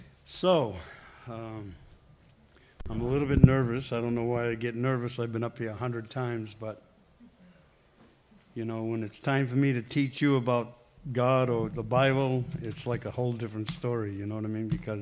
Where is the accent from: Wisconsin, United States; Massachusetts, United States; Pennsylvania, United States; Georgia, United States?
Massachusetts, United States; Rehoboth; moved away; also born or lived in California; I grew up in Massachusetts, a town called Rehoboth, Mass., which is southwest of Boston, about 40 miles.